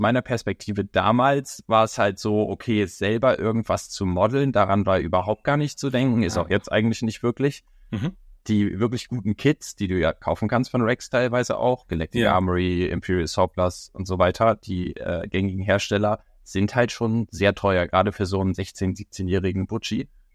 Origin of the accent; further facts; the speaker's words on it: Hamburg, Germany; Ich komme aus Hamburg. Ich bin 22 Jahre alt.